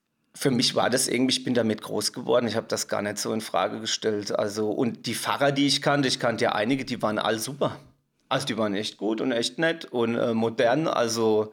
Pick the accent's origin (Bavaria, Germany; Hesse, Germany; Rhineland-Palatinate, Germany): Rhineland-Palatinate, Germany; Kerzenheim; Okay, also ich bin als Pfälzer Pfarrerinnenkind auf die Welt gekommen, genau, im Pfarrhaus. Also in Kerzenheim, das ist in der Westpfalz da hinten und da bin ich groß geworden.